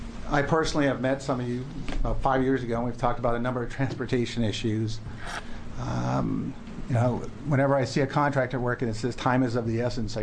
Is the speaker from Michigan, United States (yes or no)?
no; Tigard, Oregon, United States; I'm from Tigard, and I'm coming to you first as a dad that's raised a family in the Tigard area